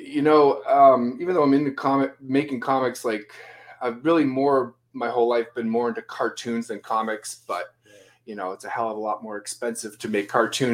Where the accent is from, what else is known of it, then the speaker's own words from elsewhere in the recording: Plaistow, New Hampshire, United States; also born or lived in Massachusetts; Yeah, born and raised in New Hampshire. I mean, well, technically born in Mass, but raised in New Hampshire. When you live in the border of Mass and New Hampshire, you're kind of resident of both.